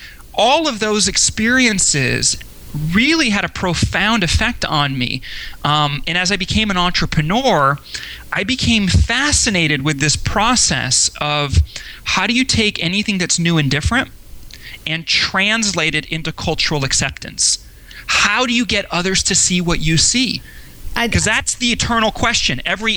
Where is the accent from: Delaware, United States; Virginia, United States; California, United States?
California, United States; Los Angeles; also born or lived in Europe; I grew up all around the world. I grew up in Europe as a kid for the first 10 years, and then went to West LA, California.